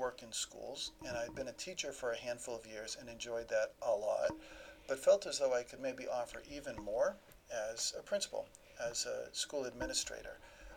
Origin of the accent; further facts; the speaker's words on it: Allenstown, New Hampshire, United States; I grew up in a town called Allenstown. It's south of Concord. It's right near Bear Brook State Park